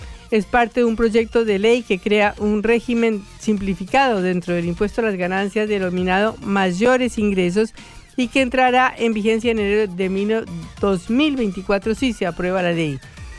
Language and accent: Spanish; Bogotá, Colombia; yo que soy bogotana y vengo de 2.400 metros